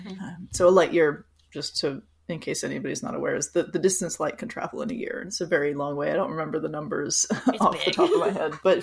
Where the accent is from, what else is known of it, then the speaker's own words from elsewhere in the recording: Los Angeles, California, United States; because I grew up in Los Angeles and you know the sky at night is pink.